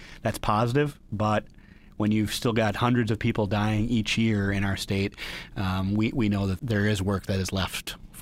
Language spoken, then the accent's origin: English; Wisconsin, United States; created the Hope Centers, which are throughout Wisconsin in rural and underserved areas. There's one in my hometown.